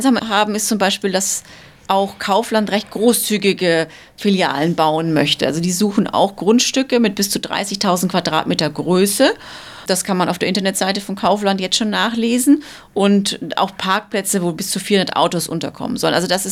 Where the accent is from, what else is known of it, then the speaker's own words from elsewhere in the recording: Germany; now in Australia; das ist natürlich auch, wie wir aufgewachsen sind in Deutschland